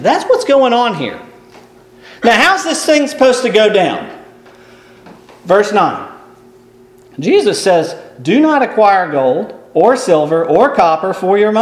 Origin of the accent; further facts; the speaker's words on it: Mississippi, United States; Well, you know, I come from Mississippi, which is the hospitality state.